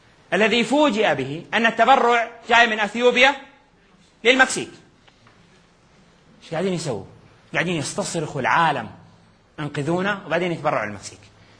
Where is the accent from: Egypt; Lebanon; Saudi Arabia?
Saudi Arabia; Hejaz; احنا عندنا في الحجاز يقولوا المكاسرة